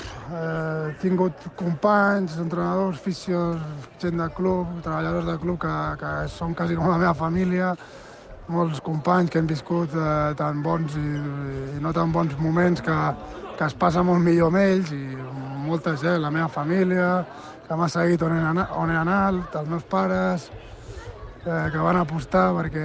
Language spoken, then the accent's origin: Catalan; Santpedor, Catalonia, Spain; jo sóc de Santpedor, he crescut als categories inferiors de l'Unió Manresana